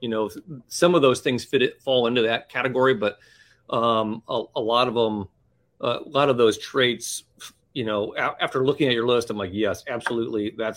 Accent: Ohio, United States; Yeah, I grew up just outside of Cleveland. Had a great history teacher in high school that really kind of spurred on my interest in the topic.

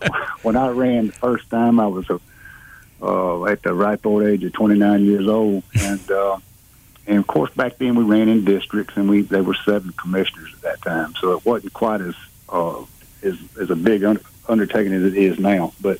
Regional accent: Dothan, Alabama, United States; Well, I grew up in Dothan, but I'm just a small town guy. I've never lived north of Troy

